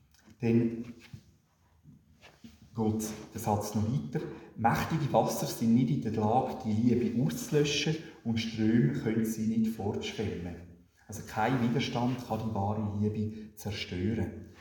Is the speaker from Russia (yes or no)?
no; Switzerland; Das ist immer mehr ein Thema bei uns in der Schweiz.